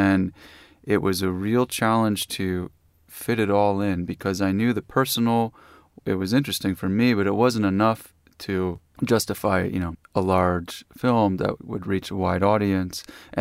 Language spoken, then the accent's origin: English; New York City, New York, United States; I grew up right near St. Vincent's Hospital. You know, my walk from school from the west side of Greenwich Village home past that hospital.